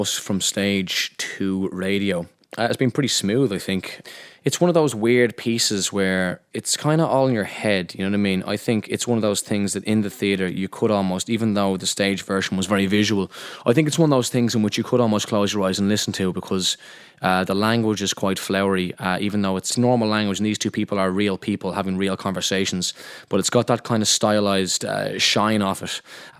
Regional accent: Dublin, Leinster, Ireland; I'm from Ranelagh in Dublin. The primary school that I went to there is called Ranelagh Multi-Denominational School

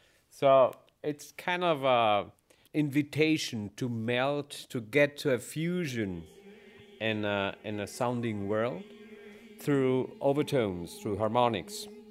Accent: Argentina; now in Germany; I'm from Argentina, but I've been in Germany for the past 30 years.

